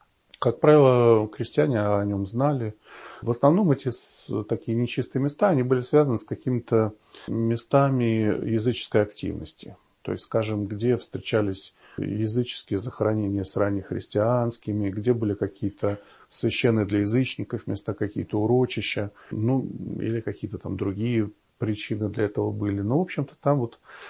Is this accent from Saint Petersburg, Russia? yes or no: yes; Saint Petersburg, Russia; Но вообще можно сказать, что я вырос в Эрмитаже. Я родом из Петербурга.